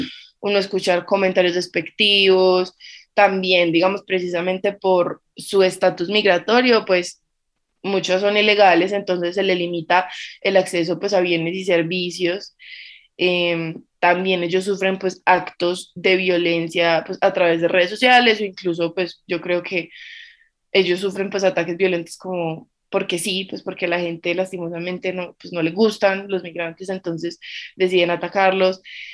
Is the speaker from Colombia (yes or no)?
yes; Colombia; pues yo soy colombiana, vivo acá